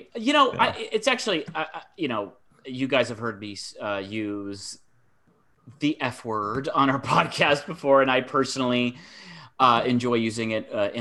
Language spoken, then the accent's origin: English; Michigan, United States; I'm from Michigan